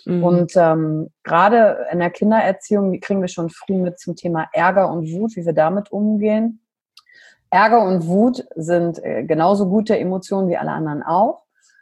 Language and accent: German; Germany; Nationalstolz dürfen wir als Deutsche sowieso nicht sein, weil wir da geschichtlich vorbelastet sind.